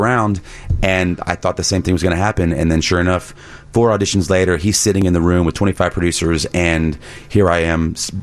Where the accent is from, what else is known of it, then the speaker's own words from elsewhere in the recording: Texas, United States; also born or lived in New York City / New Jersey; now in Chicago, United States; Well, you know, I grew up in Texas.